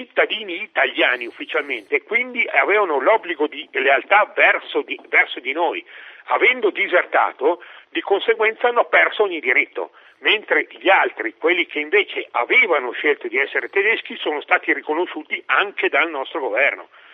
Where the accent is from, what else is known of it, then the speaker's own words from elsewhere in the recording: Lombardy, Italy; born there; now in Trentino, Italy; persino per uno come me, che di Trentino ha solo praticamente l'adozione, cioè essendo io lombardo, quindi di nascita.